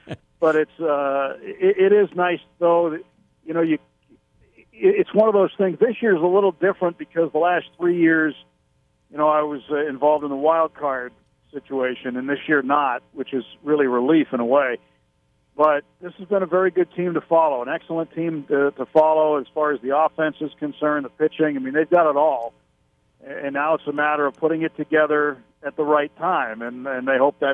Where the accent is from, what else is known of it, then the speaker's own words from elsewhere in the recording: Nashua, New Hampshire, United States; As I came up from Nashua, New Hampshire. We were the first opponent of the season, I think, and we knew we were in a different world because our buses rolled around the city limits and there were signs saying, Nashua, go home.